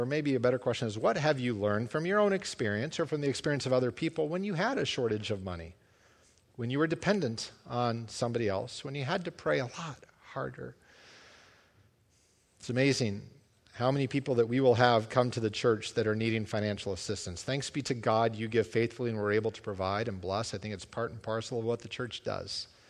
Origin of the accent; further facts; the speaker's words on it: United States; You kind of stick out a little as an American when you're over there.